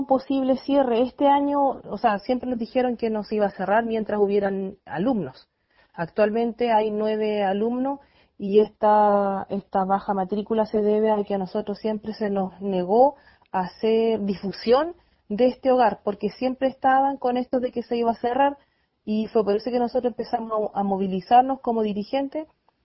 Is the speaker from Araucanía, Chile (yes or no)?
yes; Galvarino, Araucanía, Chile; Por ejemplo, mi hijo, nosotros somos de Galvarino